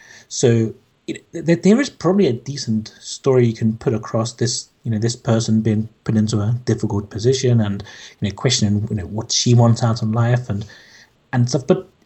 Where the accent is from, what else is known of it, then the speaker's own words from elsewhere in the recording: London, United Kingdom; from London.